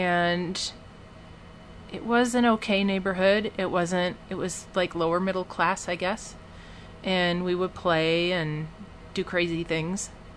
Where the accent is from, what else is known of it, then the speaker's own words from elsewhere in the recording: Racine, Wisconsin, United States; born there; I was born in Racine, Wisconsin, in 1958, and I have one older sister.